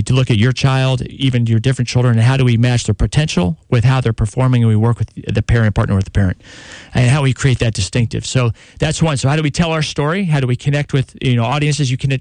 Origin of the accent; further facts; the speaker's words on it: Chelsea, Massachusetts, United States; born there; also born or lived in New Hampshire; I was born in Massachusetts. I was born in Chelsea Naval Hospital.